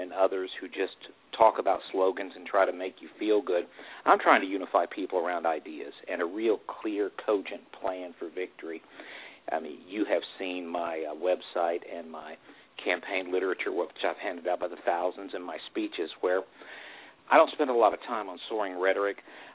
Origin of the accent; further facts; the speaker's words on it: Arkansas, United States; I grew up in Arkansas, which is a right-to-work state. We were one of the poorest states in the nation when I was growing up